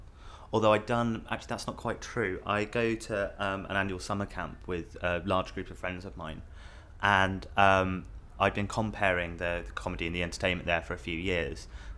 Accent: Windsor, South East England, United Kingdom; I was born in Windsor and spent pretty much the first 21, 22 years of my life there. It's quite a boring place. It's got a castle, but that's about it. Once you've seen the castle, you've seen Windsor.

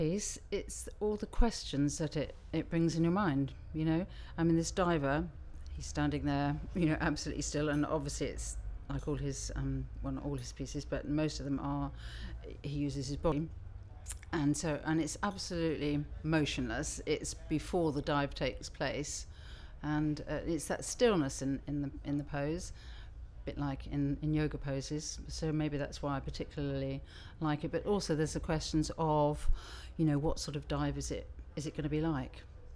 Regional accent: South East England, United Kingdom; I'm from Walsh in Hampshire and my date of birth was 11/4/44.

